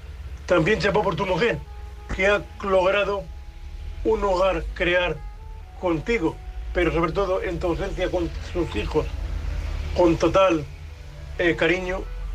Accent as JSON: {"language": "Spanish", "town": "Murcia", "region": "Region of Murcia", "country": "Spain", "said": "de Murcia"}